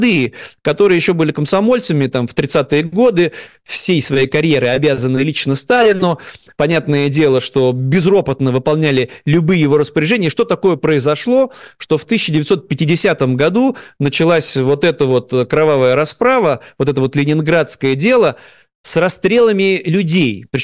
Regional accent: Saint Petersburg, Russia; так как мы петербуржцы

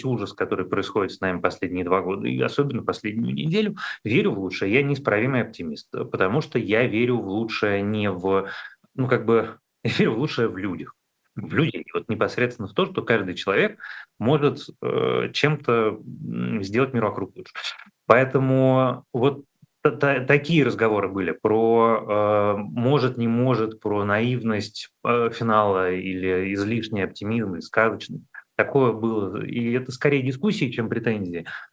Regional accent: Moscow, Russia; потому что как москвич я считаю, что это отчасти заслуженно.

